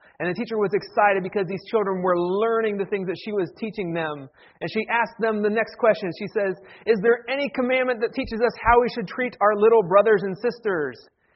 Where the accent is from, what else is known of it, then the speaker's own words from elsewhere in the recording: Ohio, United States; Near my hometown, there's this dairy processing plant called Smith Dairy in Orrville, Ohio.